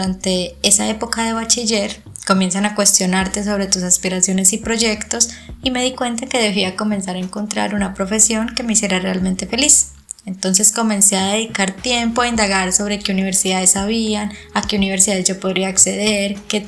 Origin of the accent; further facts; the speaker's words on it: Labrada, Caldas, Colombia; Yo soy de Labrada Caldas y viví allí toda mi época del colegio hasta que ingresé a la universidad.